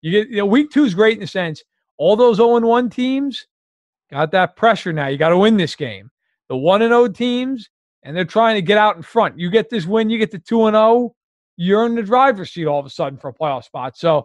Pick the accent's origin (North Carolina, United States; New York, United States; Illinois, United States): New York, United States; I'm a Knicks fan. I grew up in New York.